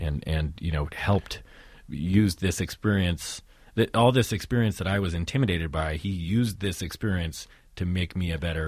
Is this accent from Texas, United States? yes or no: no; Modesto, California, United States; I'm from California. There's one very funny scene where all the older men of this family are sitting around talking about cars, watching football, and this is a scene that I experienced in my own personal life in Modesto, California, with my grandpa and all his family.